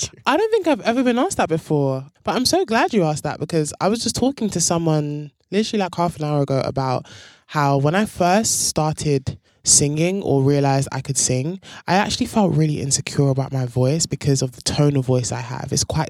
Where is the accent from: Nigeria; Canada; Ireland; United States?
Nigeria; now in London, United Kingdom; And I'm originally Nigerian, but I'm based in London in the UK. And I'm here in New York on a press run